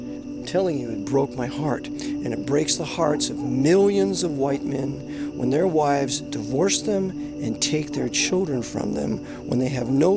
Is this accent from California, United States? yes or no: yes; Terra Hills, California, United States; also born or lived in Oakland; I didn't grow up in Oakland. I was born there, but I grew up in a little town called Terra Hills, a little Irish Catholic development there.